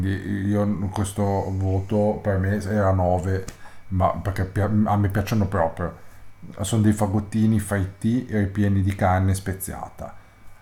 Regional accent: Genoa, Liguria, Italy; diciamo che forse essendo genovesi

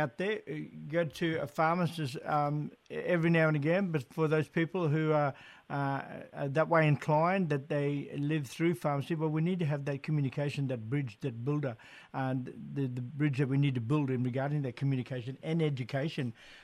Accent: Darnley Island, Queensland, Australia; Darnley Island man here, so we got connection, my sister.

